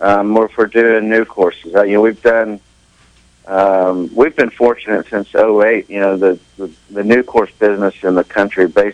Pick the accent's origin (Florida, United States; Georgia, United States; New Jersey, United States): Georgia, United States; Atlanta; I grew up in Atlanta, and Atlanta's got a lot of very good golf courses, some very historic courses.